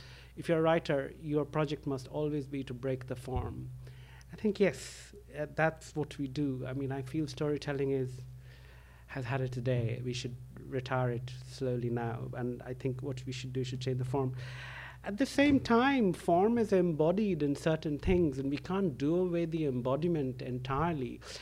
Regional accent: England, United Kingdom; As an English person, I trained to be a late 16th century scholar.

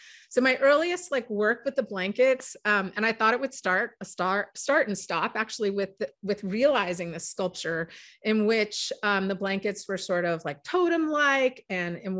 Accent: Pacific Northwest, United States; some of this understanding probably came from growing up in the Pacific Northwest.

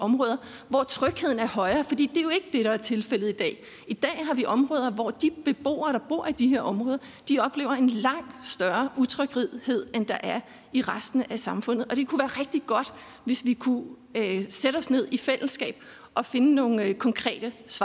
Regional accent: Aarhus, Central Denmark Region, Denmark; i Aarhus, hvor jeg kommer fra, hvor vi er udfordret med det

